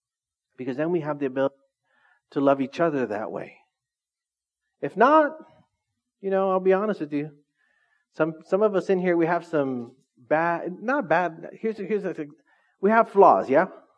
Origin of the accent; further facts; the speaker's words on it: Orange Cove, California, United States; True story, I grew up in Orange Cove, all right? I was telling you, I grew up in Orange Cove on 4th Street.